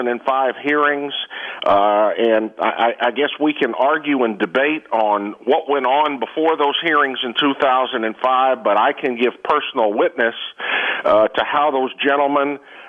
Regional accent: Texas, United States; I'm from Texas.

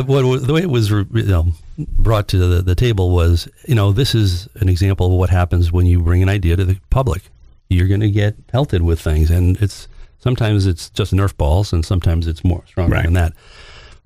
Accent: Pennsylvania, United States; one of the great things about being from, you know, Northeastern Pennsylvania is we're 2 hours from New York City.

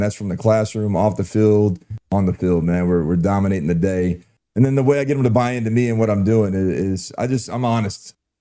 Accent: Arkansas, United States; Well, I'm from Arkansas. I got a chance to play at Arkansas Razorbacks in college.

